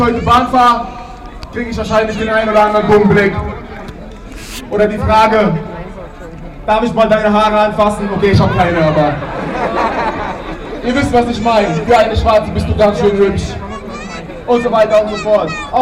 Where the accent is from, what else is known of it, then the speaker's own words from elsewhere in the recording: Mannheim, Baden-Württemberg, Germany; born there; Na Scheiße, ich bin in Mannheim geboren.